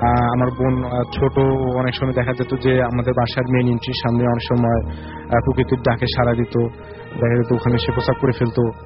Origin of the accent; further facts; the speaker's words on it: Taraganj, Rangpur Division, Bangladesh; now in Dhaka, Bangladesh; আমার home district হচ্ছে তারাগঞ্জ শুভঙ্কর, আর আমি ঢাকার শান্তিনগর থেকে আসছি।